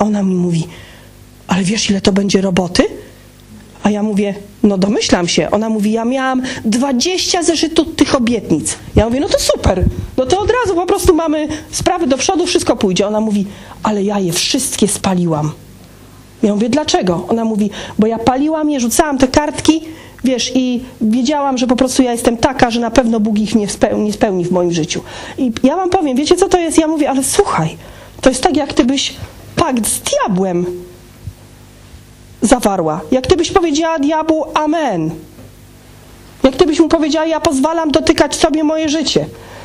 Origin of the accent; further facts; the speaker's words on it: Silesian Voivodeship, Poland; ja jestem ze Śląska i zawsze u nas się mówiło, że trzeba sprzątnąć tak na przodku.